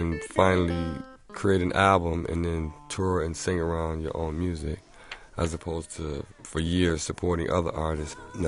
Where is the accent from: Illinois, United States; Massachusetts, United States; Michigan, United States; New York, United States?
Michigan, United States; Detroit; Of course, growing up in Motown, you're hearing all the music of the artists that were on the radio.